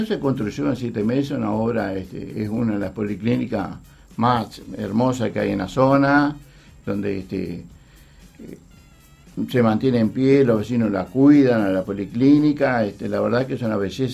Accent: Melo, Cerro Largo, Uruguay; yo que soy de Melo

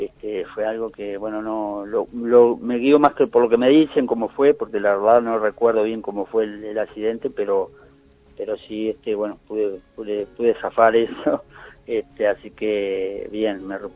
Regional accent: Uruguay

